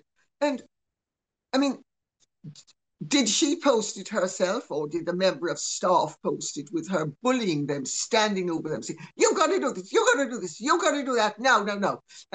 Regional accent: Jamaica; I mean, I'm Jamaican, I can tell you.

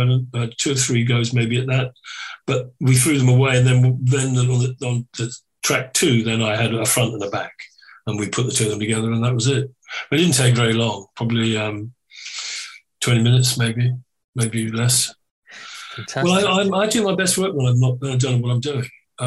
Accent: Ireland; That sounds really Irish, doesn't it? I am Irish, so loud.

